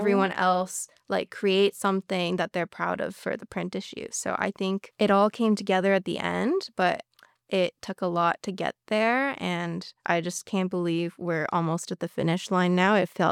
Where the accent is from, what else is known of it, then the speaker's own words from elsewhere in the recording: South Korea; I grew up abroad. I didn't grow up in Canada. I grew up in South Korea, and I'm also Canadian.